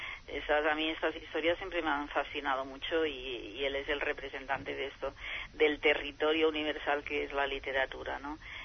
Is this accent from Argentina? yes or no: no; Spain; esto también a mí me ha llamado la atención como española